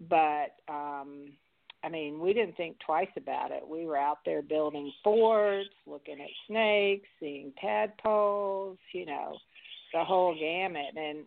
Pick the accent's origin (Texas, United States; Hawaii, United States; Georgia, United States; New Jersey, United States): Georgia, United States; Atlanta; because even though I grew up in the Emory area in Atlanta, we had 2 miles of woods behind our house where people couldn't build on